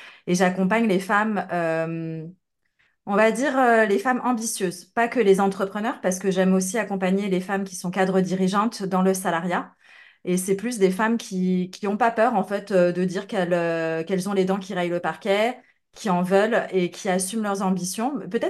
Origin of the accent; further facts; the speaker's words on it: France; now in Netherlands; je suis française, mais je vis aux Pays-Bas